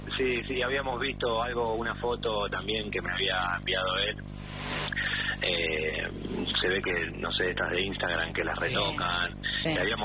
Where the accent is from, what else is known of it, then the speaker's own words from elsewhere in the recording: Argentina; now in Barcelona, Spain; soy argentino y vivo en Barcelona hace 13 años.